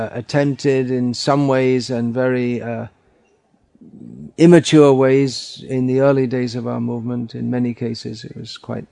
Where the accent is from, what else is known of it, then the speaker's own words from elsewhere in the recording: England, United Kingdom; born there; In this lifetime I was born in Merry Old England, in Great Britain.